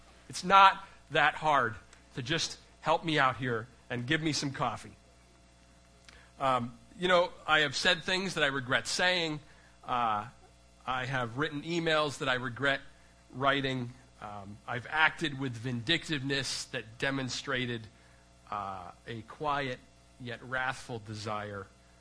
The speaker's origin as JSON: {"language": "English", "country": "Canada", "said": "So seriously though, being Canadian, I'm genetically predisposed away from bouts of anger."}